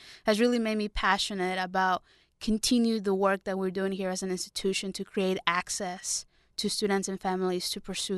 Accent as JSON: {"language": "English", "country": "Mexico", "first_language": "es", "said": "I'm a native speaker. I'm originally from Mexico."}